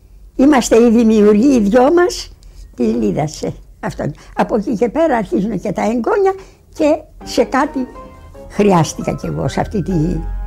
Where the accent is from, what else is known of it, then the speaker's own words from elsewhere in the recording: Greece; σαν Ελληνίδα αγαπάω την κιθάρα του Απόλλωνα, αγαπάω τη λύρα του Ορφέα